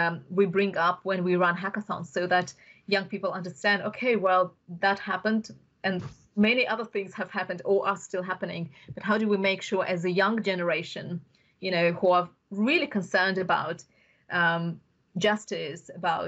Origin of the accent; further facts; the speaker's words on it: Bukhara, Bukhara Region, Uzbekistan; first language Russian; English is a second language; So my native language was Russian. And so I spent a lot of time since I was about 9 learning English independently and with really good teachers. And we were just very lucky. We were a specialist English school in Bukhara, which is like a village, a tiny, tiny town.